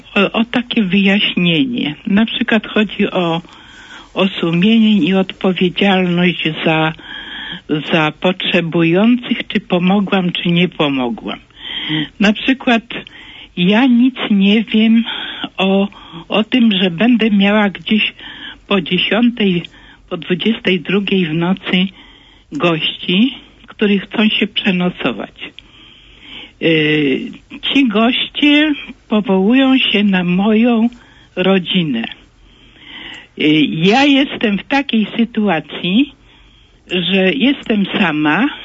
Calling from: Gdynia, Pomeranian Voivodeship, Poland

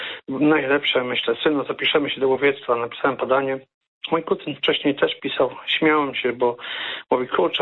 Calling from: Subcarpathian Voivodeship, Poland; Ja pochodzę z Podkarpacia, z Bieszczad, także moja rodzina pokoleń i zawsze związani też z lasem

